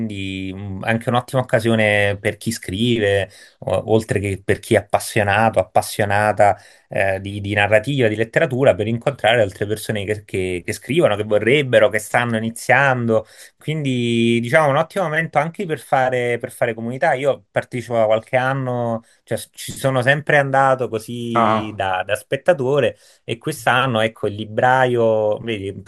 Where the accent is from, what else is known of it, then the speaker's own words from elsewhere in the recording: Naples, Campania, Italy; io sono napoletano di origine